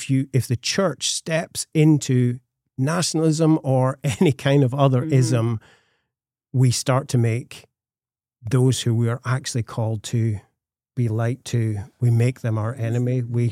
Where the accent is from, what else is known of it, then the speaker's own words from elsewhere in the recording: Scotland, United Kingdom; Now, as a Scotsman, I have